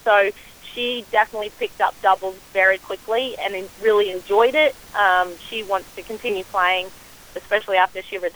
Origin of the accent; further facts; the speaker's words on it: Brisbane, Queensland, Australia; We grew up in Brisbane, north of Sydney.